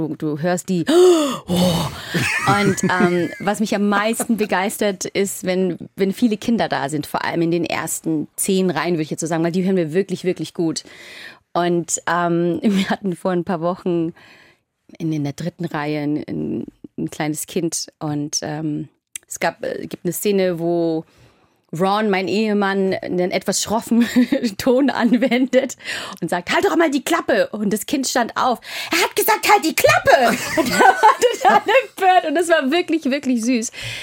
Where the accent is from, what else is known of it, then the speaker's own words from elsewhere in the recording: Bavaria, Germany; Also ich bin ja ursprünglich in Oberfranken aufgewachsen.